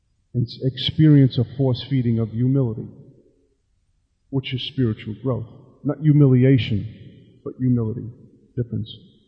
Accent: New York, United States; I mean, I'm from New York. We don't talk like that, right?

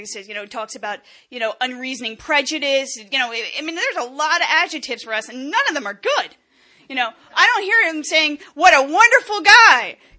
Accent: Bloomfield, New Jersey, United States; I'm one of 5 children. I grew up in Bloomfield, New Jersey. My parents are wonderful people.

